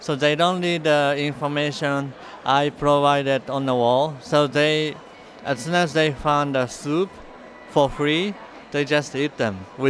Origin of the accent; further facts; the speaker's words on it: Iwaki, Fukushima, Japan; born there; English is a second language; I was born in Iwaki City, Fukushima, Japan, in famous for nuclear disaster.